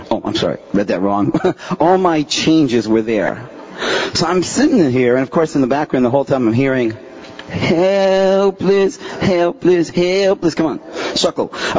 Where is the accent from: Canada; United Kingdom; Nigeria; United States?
Canada; Toronto, Ontario; I'm from Ontario, Toronto, but North Ontario?